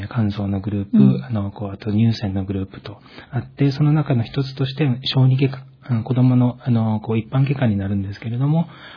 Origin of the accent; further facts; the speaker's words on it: Okinawa, Japan; 沖縄県出身です。